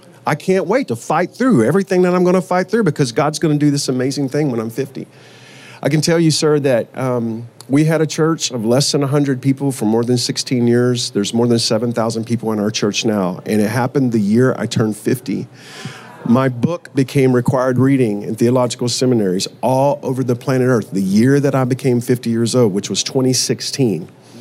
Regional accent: Joshua, Texas, United States; And I said, well, I'm from Joshua, Texas.

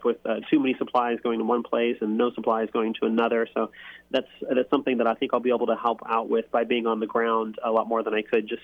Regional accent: Missouri, United States; I'm from Missouri.

